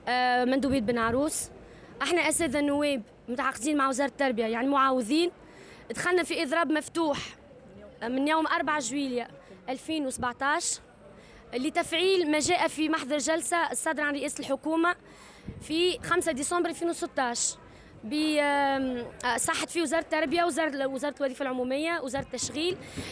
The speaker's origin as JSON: {"language": "Arabic", "country": "Tunisia", "said": "احنا هوني نحبوا نسالوا، احنا ولاد تونس ولا ماناش ولاد تونس؟"}